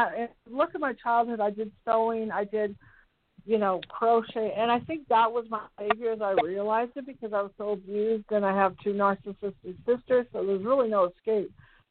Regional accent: California, United States; now in Reno, United States; Well, you know, I'm from the Bay Area, and there was a lot going on.

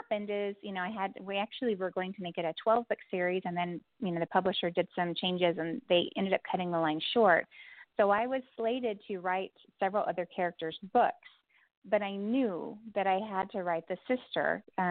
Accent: Texas, United States; And, you know, again, we grew up in Texas. I have a huge Texan family, and my husband has a huge Texan family who also worked the land.

